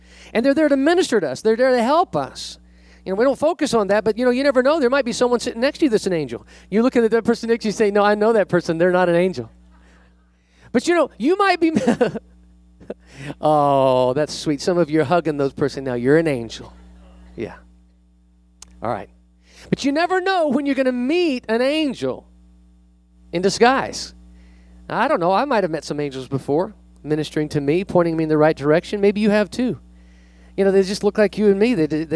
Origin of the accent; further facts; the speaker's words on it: West Coast, United States; I grew up on the West Coast, and so my parents, we would go on trips on occasion, and one of them was we didn't live too far away from Death Valley.